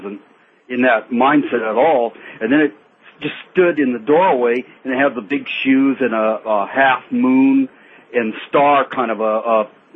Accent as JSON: {"language": "English", "town": "Hesperia", "region": "California", "country": "United States", "said": "Yeah, and I'm calling up. I'm from Hesperia, and I have a story to tell you."}